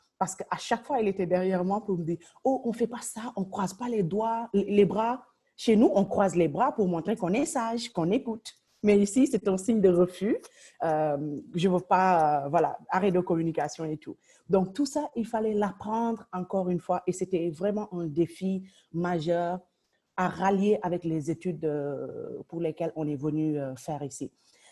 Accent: Senegal; moved away as an adult; now in Canada; je suis originaire du Sénégal. Je suis au Canada depuis 13 ans maintenant. Alors, je suis arrivée à Winnipeg, au Manitoba, dans l'ouest.

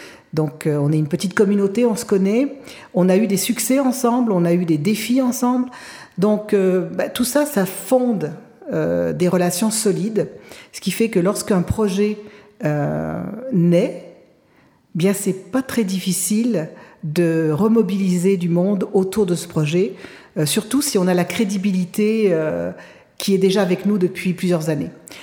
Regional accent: France; moved away as an adult; now in Canada; je suis française d'origine et psychologue de formation. Je suis arrivée au Québec en 2004.

